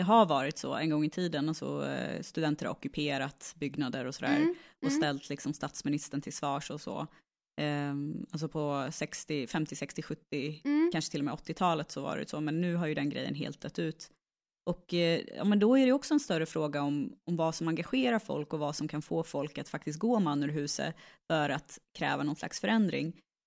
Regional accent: Gävle, Gävleborg County, Sweden; Ja, det är för att jag är från Gävle.

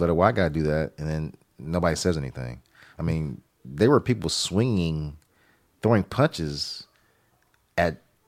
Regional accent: United States; I'm a black man growing up in America. It brings back a lot of bad memories for me.

